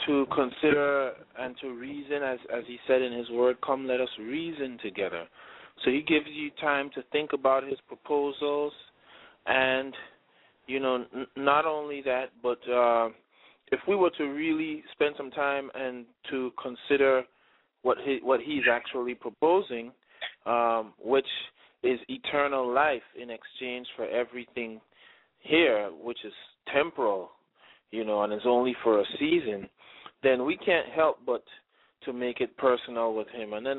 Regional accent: St. Thomas, U.S. Virgin Islands; born there; Well, I was born on the island of St. Thomas

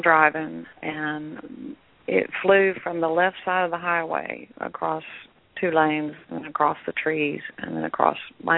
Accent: South Carolina, United States; Yes, I'm from South Carolina.

